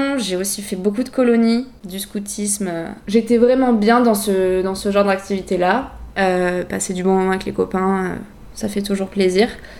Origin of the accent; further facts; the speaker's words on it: Bordeaux, Nouvelle-Aquitaine, France; born there; j'ai 23 ans, je suis née à Bordeaux, je vis encore à Bordeaux. Aujourd'hui, on est chez mon père, donc dans un appartement près de Bordeaux-Centre. C'est là où j'ai vécu ces 4 dernières années